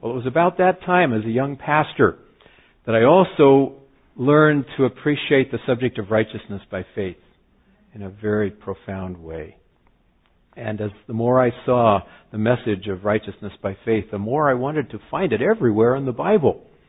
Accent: California, United States; Now, I grew up in California. I liked the warm weather, and I wasn't too anxious to come back to be facing the Michigan winters again.

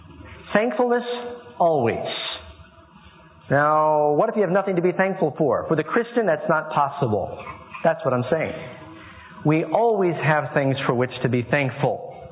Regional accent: Miami, Florida, United States; We grew up in Miami, and a lot of my classmates were some of these Cuban kids who had immigrated

